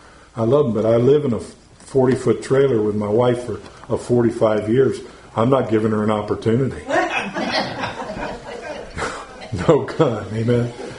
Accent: Ohio, United States; I mean, I'm not ruined because of where I grew up either, because I grew up near Cleveland.

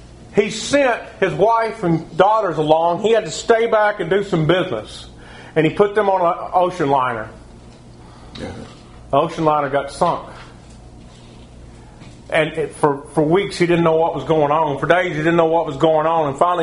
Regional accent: Texas, United States; I guess it's because I'm a Texan.

